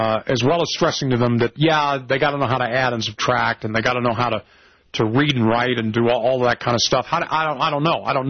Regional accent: Los Angeles, California, United States; I grew up in L.A.

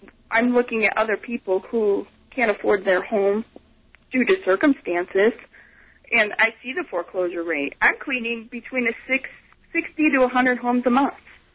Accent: Cleveland, Ohio, United States; I'm from Cleveland, and my uncle has been out of work for 6 years in Cleveland.

